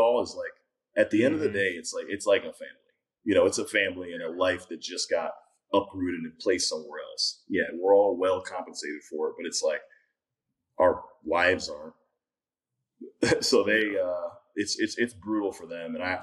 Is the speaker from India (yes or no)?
no; Akron, Ohio, United States; I was born and raised in Akron, Ohio.